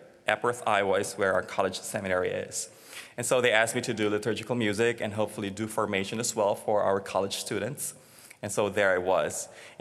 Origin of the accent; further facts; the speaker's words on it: Philippines; moved away as an adult; now in United States; Originally, I come from the Philippines. I came to the United States almost 10 years ago to start my formation to the priesthood.